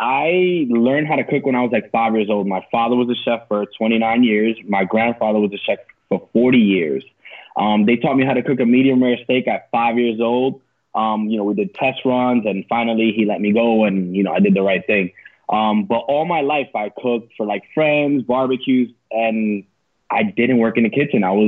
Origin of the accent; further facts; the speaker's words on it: West New York, New Jersey, United States; So I grew up in West New York, New Jersey.